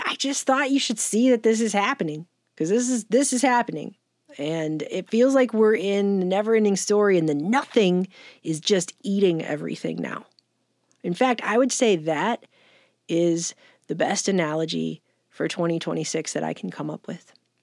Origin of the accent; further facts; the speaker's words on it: United States; As an American, I think this is disgusting and stupid.